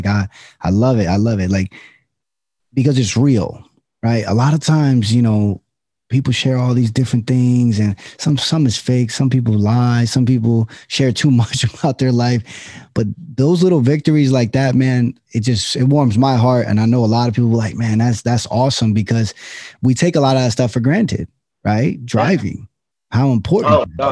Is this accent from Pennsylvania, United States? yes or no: yes; Allentown, Pennsylvania, United States; I was born and raised in Allentown, and I had some really good training officers and even mentors before being a police officer.